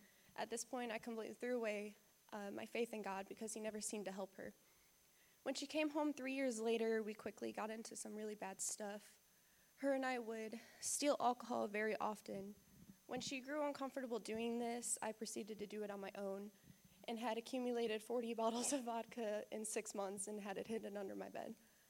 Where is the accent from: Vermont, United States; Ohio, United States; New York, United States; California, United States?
Ohio, United States; Cleveland; now in South Carolina, United States; I'm almost 17 years old. I'm from Cleveland, Ohio, but I've recently moved to South Carolina.